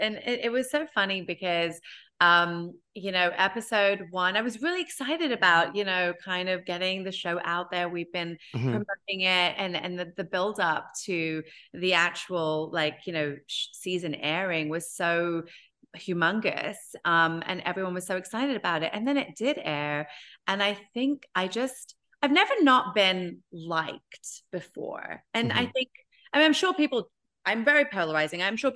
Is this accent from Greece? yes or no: no; United Kingdom; I'm very British in that way.